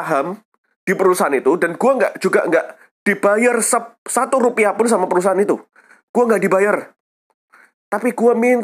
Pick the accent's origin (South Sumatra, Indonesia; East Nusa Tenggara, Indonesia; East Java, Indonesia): East Java, Indonesia; Surabaya; di kota Surabaya ini kota gue.